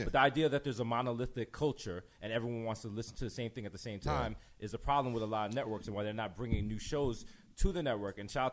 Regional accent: New York City, New York, United States; Like, I've always, as a being born and raised in New York, like, you know, like, you moved here.

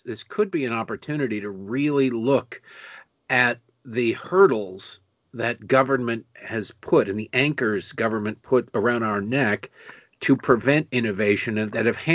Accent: Detroit, Michigan, United States; I grew up in Detroit. You grew up in sort of the middle of the state, western side, still lower.

